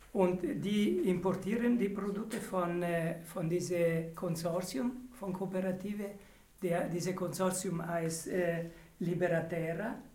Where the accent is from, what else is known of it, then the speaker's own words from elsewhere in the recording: Italy; German is a second language; now in Germany; Also wir als Italiener hier in Deutschland wollen eine andere Lebensform zeigen